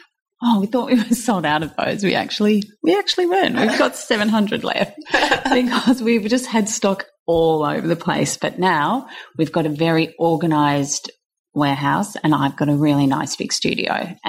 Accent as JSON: {"language": "English", "country": "Australia", "said": "I had enough of the dreary days as an Aussie."}